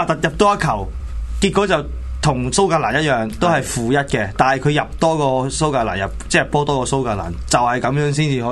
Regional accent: Hong Kong; 我哋香港人都係俾錢睇英超

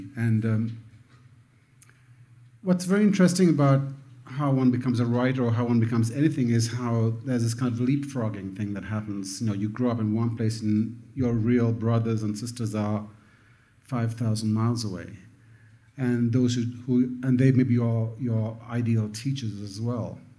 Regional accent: Sri Lanka; I was born and lived in Sri Lanka, which didn't have too many cowboys.

